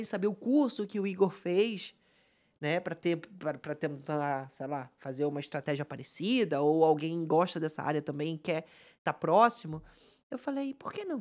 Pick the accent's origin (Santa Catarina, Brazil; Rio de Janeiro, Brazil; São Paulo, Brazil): Rio de Janeiro, Brazil; Duque de Caxias; now in Portugal; Eu venho da cidade de Duque de Caxias, no Rio de Janeiro. Baixada Fluminense, estudava em Nilópolis, todos os dias 2 horas para ir, 2 horas para voltar no ônibus